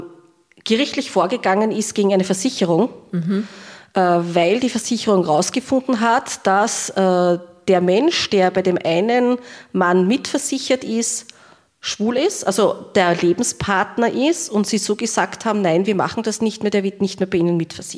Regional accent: Austria; was bei uns in Österreich schon möglich ist.

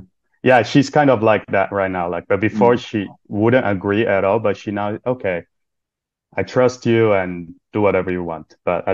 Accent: Brazil; now in Japan; But I come from Brazil, you know, totally different background.

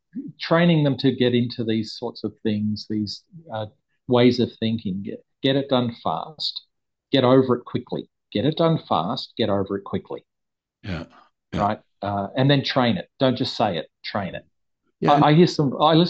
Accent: Australia; when I was growing up in Australia, working in Australia and other places where it's more of a sporting culture.

